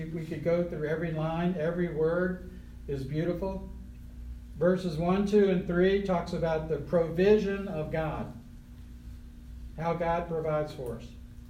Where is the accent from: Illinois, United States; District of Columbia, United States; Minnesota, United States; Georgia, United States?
District of Columbia, United States; Washington; And I was raised in Washington, D.C. I never lived on a farm, never was around farm animals.